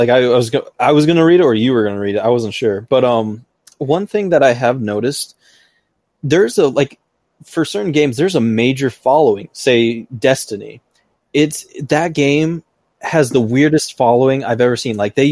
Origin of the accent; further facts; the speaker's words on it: United States; Yeah, we're both American.